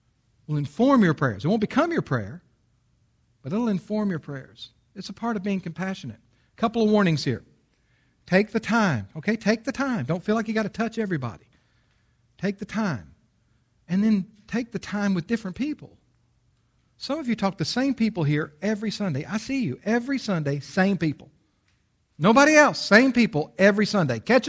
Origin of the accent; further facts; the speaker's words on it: the South, United States; All right, now, you say, well, we're from the South.